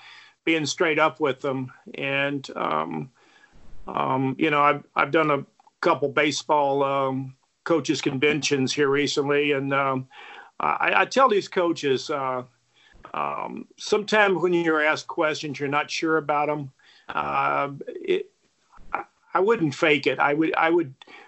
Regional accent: Texas, United States; You know, I'm a Texan. I'm a good old boy.

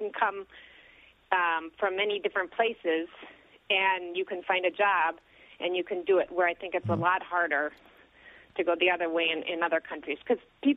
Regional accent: Minnesota, United States; And I'm originally from Minnesota, and my husband's French, and we were living in France, and we decided we wanted to come to the U.S., and he was able to find a job in New York City

